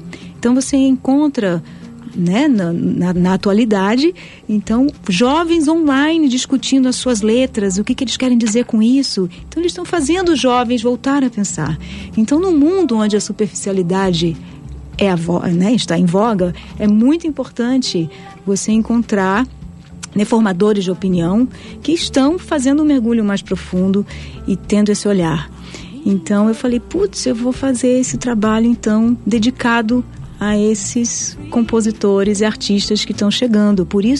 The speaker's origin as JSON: {"language": "Portuguese", "country": "Brazil", "said": "No caso, eu sou brasileira"}